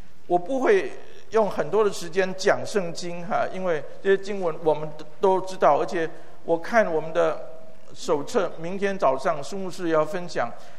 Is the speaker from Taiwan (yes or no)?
yes; Hualien, Hualien County, Taiwan; 所以我回到我的家乡，我家在那个台湾的花莲